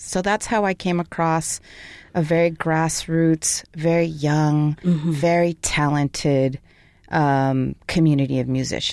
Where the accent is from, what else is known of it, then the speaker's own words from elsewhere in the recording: California, United States; I think that's what I heard growing up in the Bay Area